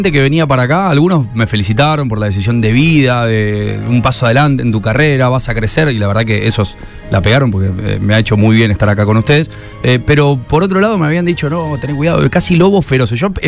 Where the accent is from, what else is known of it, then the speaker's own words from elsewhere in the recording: Funes, Santa Fe, Argentina; Yo soy de Funes, ustedes lo saben